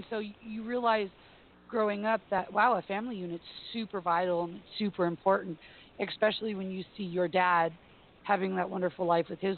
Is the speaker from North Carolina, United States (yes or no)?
no; Hawaii, United States; I grew up in Hawaii, so I learned Japanese, I learned Hawaiian, we did sign language.